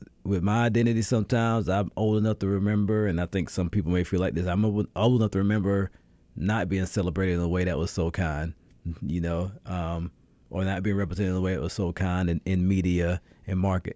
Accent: United States; of course, with my identity as being American, that's what I see a lot.

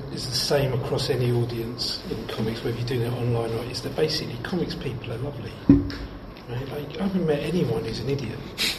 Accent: London, United Kingdom; I'm from North London.

